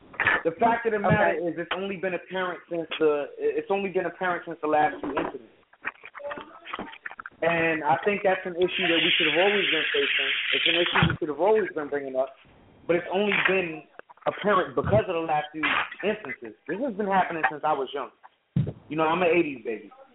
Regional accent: Queens, New York, United States; me being an '80s baby and me seeing it on a regular basis, I grew up in Queens.

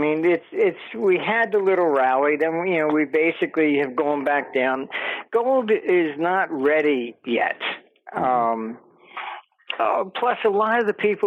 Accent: United States; I said, well, I'm an American.

